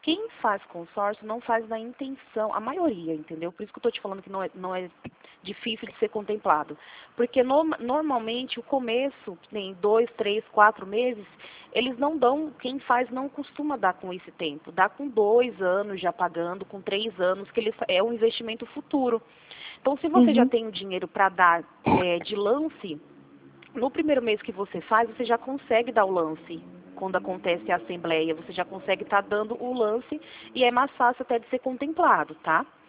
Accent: Corumbataí, Brazil; Eu sou de Corumbataí

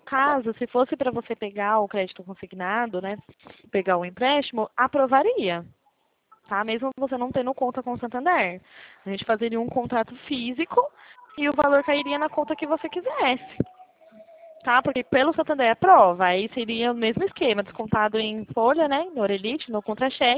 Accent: Pirassununga, São Paulo, Brazil; Não, eu também sou de São Paulo, né? Sou de Pirassununga

